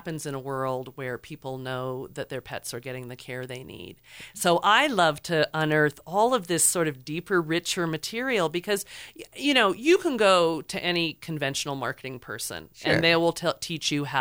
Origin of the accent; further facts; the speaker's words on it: California, United States; also born or lived in New York City; now in Santa Fe, United States; Yeah, I will say I grew up in California and I spent 13 years in New York City.